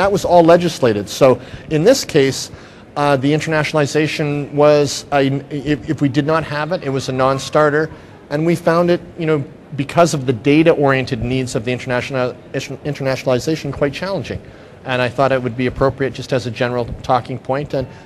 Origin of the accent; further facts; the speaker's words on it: Canada; And I'm Canadian. I'm not sure if that's apparent from my looks, but we're a bilingual country